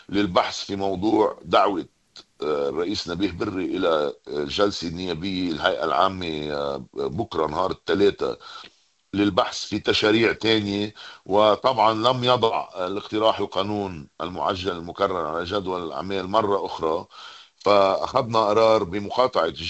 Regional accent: Lebanon; نحن كلبنانيين

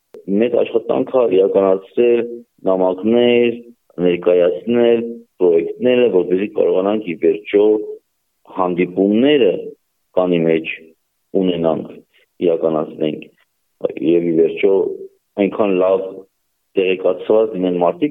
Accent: Nagorno-Karabakh, Azerbaijan; Ոչ միայն եմ պատճառով Արցախից եմ ես, ոչ միայն եմ պատճառով Արցախի մեջ եմ մեծացել

